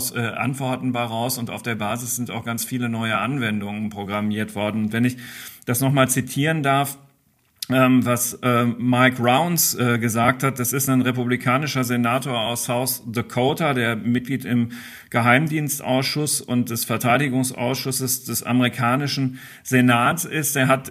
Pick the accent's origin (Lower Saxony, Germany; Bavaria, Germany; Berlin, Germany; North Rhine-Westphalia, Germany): North Rhine-Westphalia, Germany; Dortmund; Darf ich als Dortmunder sagen?